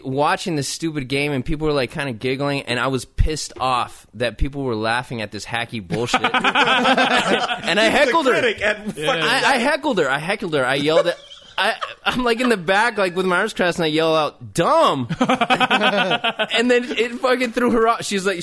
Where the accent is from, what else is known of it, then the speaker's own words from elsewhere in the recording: Hemet, California, United States; I'm from Hemet. That's where I grew up.